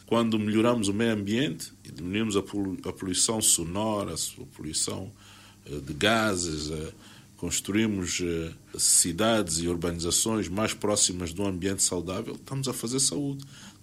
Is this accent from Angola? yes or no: yes; Angola; E nós somos angolanos, estamos aqui